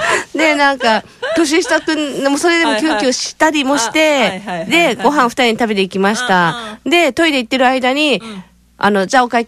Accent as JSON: {"language": "Japanese", "region": "Okinawa", "country": "Japan", "said": "私も沖縄出身といたしまして"}